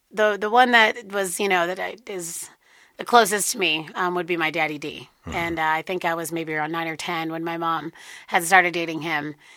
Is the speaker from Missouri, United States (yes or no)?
no; Bay City, Michigan, United States; moved away as an adult; also born or lived in Flint; now in Denver, United States; I grew up in Bay City my whole life and lived there up until about 2 years ago when I moved out here to Denver.